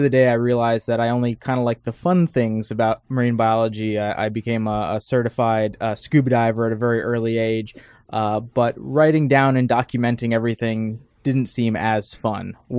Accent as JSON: {"language": "English", "town": "New York City", "region": "New York", "country": "United States", "tie": "born or raised there", "said": "growing up in the Bronx, both grandmothers lived in the house, and so we had a lot of influence from them, from Puerto Rican cuisine to Southern cuisine."}